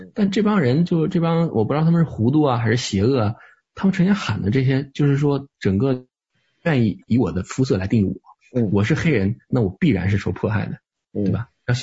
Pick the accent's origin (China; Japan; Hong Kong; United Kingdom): United Kingdom; 这是我从小在英国长大我所看到的。